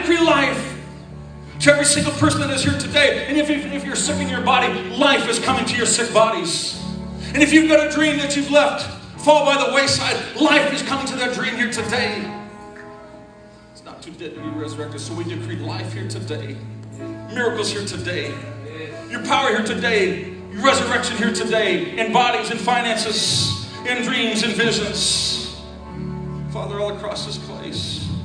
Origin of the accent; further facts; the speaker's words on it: Denver, Colorado, United States; from Denver, Colorado. Although I'm not from Denver anymore.